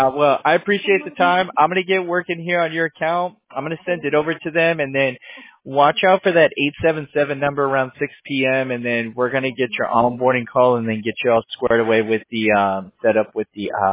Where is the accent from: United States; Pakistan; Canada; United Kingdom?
United States; California; So I'm actually from California, but I don't like the teams out here.